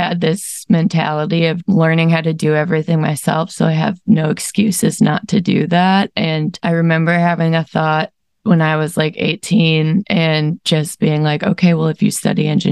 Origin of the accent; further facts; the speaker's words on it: Rosemount, Minnesota, United States; maybe it was because I was from Rosemont, Minnesota